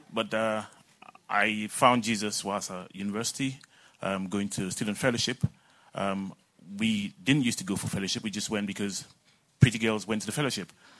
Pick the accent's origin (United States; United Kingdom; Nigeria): Nigeria; I grew up back in Nigeria as an angry young man, and everything sets me off.